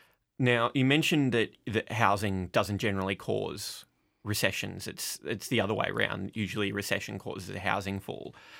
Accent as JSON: {"language": "English", "country": "United Kingdom", "moved": "yes", "said": "as a British expat, to get your opinion on the situation with Brexit there."}